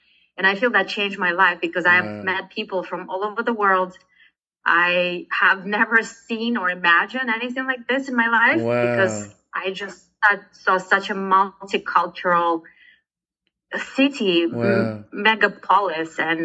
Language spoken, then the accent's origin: English; Russia; moved away as an adult; now in United States; I came from Russia to the US back in 2022, 21. I was 21 years old.